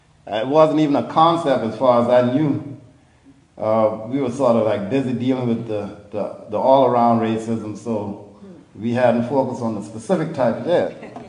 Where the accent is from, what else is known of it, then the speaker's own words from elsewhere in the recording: Johns Island, South Carolina, United States; I was raised in a pretty isolated little area in South Carolina. They call it Gullah Country. I was born and raised on John's Island, about 15 to 18 miles out of Charleston City proper.